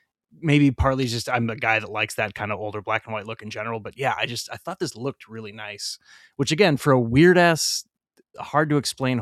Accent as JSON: {"language": "English", "town": "Bakersfield", "region": "California", "country": "United States", "said": "Hell no, man. I'm from Bakersfield, California."}